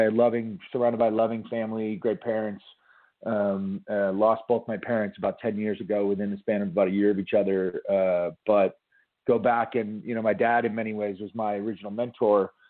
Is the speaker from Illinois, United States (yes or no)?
yes; Chicago, Illinois, United States; I'm an Irish Catholic kid from Chicago